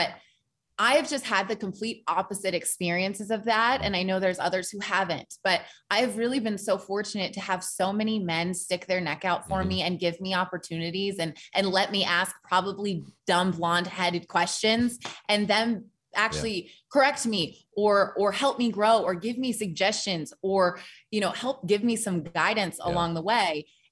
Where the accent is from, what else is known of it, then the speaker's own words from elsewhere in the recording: Portland, Oregon, United States; I came from Portland, Oregon. We don't have an NFL team.